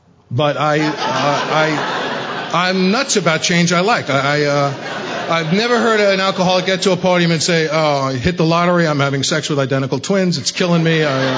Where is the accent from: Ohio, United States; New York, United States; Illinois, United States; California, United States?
New York, United States; Bronx; I grew up in the Bronx in this insane family.